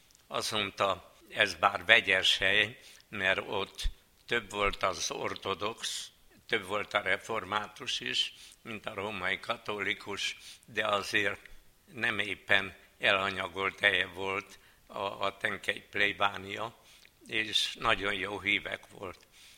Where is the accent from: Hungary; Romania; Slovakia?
Romania; Urziceni, Satu Mare County; tiszta katolikus községből származtam, Csanálos, a szülőhelyem az is tisztán katolikus